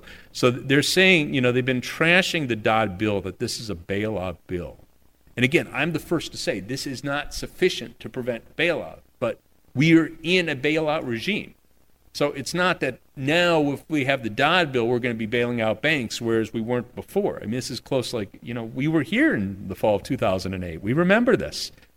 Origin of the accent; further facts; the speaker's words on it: Chicago, Illinois, United States; I grew up in Chicago under the real Mayor Daley, as we like to say.